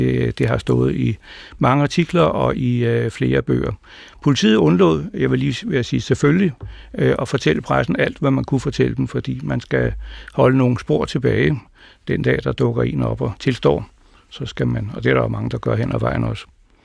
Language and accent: Danish; Gentofte, Capital Region of Denmark, Denmark; born there; Født i 1944 i Gentofte.